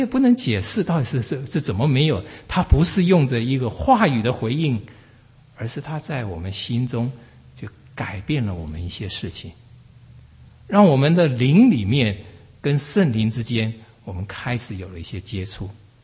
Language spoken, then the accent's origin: Chinese; Taiwan; 我从台湾来，所以我们以前小时候常常出去玩，就是去庙里头看啊怎么样，